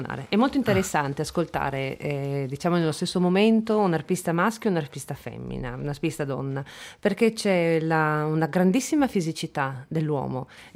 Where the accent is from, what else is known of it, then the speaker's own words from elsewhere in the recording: Trieste, Friuli-Venezia Giulia, Italy; io sono nata a Trieste e anche musicalmente ho cominciato qui in conservatorio, al conservatorio di Trieste, al conservatorio Tartini, però poi per vicissitudini della mia prima insegnante che stava male, mi sono trasferita a Udine